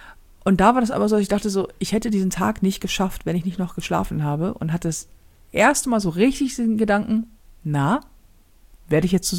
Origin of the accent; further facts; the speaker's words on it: Germany; weil wir sind Deutsche und das geht um Leistung.